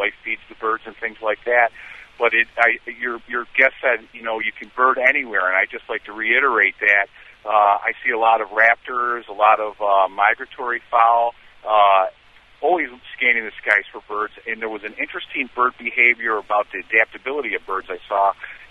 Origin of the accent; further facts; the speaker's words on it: New York, United States; I'm from Chautauqua County, New York, western New York, birthplace of Roger Torrey Peterson